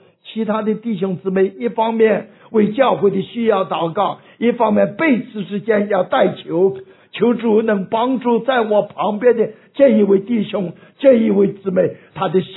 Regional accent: China; moved away as an adult; now in United States; 因为我是在国内长大的，等我29岁才离开大陆来到美国来读书的。

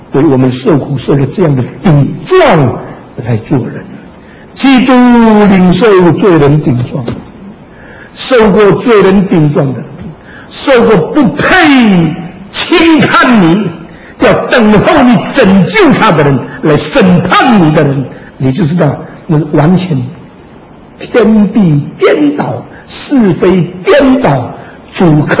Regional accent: Xiamen, Fujian, China; moved away; 我在厦门生的。我50年以后离开厦门以后，准准50年，我跑回我的家乡去找到我生的那个房子。

